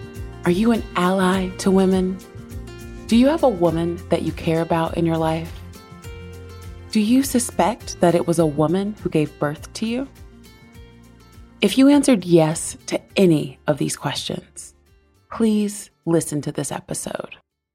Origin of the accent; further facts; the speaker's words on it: the South, United States; born there; I am a cisgendered woman, and I was born into poverty in the South.